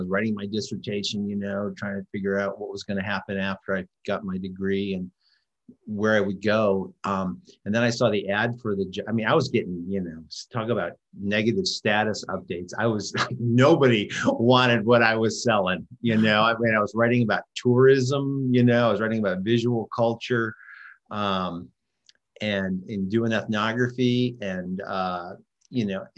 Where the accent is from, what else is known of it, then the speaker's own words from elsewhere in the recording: New England, United States; also born or lived in Salt Lake City, United States / Florida, United States; yeah, I mean, I grew up in New England